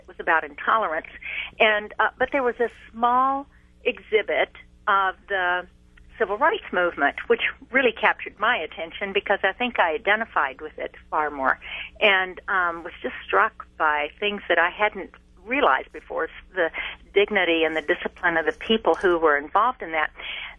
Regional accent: Richmond, Virginia, United States; now in South Milwaukee, United States; I grew up in the South, Richmond, Virginia, and was about the same age as Elizabeth and Hazel

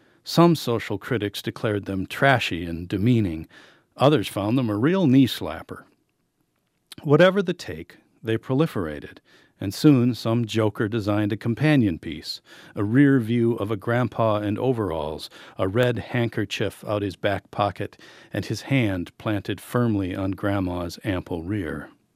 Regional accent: New Auburn, Wisconsin, United States; and I moved back to my hometown of New Auburn, Wisconsin.

